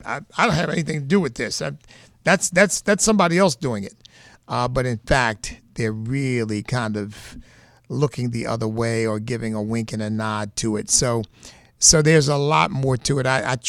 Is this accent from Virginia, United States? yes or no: yes; Virginia, United States; Let's go to Susan in my home state of Virginia.